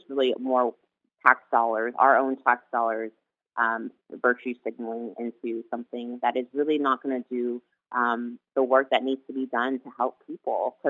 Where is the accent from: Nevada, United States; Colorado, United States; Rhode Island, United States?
Colorado, United States; Columbine; that was part of what my own experience of, you know, growing up in Columbine